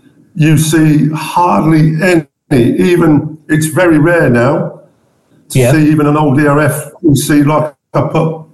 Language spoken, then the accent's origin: English; Stretford, North West England, United Kingdom; I grew up in Stretford in Manchester because we moved around with my father's job.